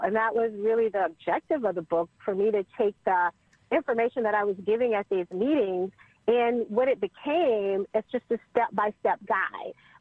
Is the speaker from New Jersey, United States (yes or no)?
no; Mississippi, United States; And so I'm from Mississippi. And I kept pleading with him that, you know, Atlanta is so different than Mississippi.